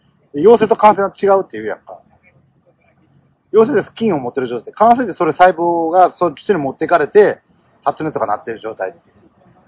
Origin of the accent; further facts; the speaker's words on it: Osaka, Japan; born there; 僕は、南大阪の生まれなので。